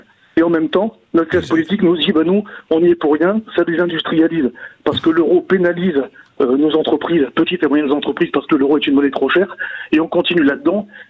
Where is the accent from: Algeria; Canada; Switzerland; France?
France; moi, en tant que Français, je peux avoir un avis sur la vie politique française